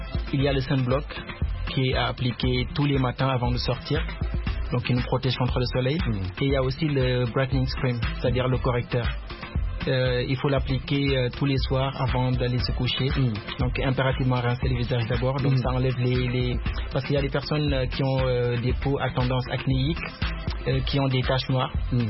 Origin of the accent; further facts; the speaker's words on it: Senegal; Oui, je suis Sénégalais.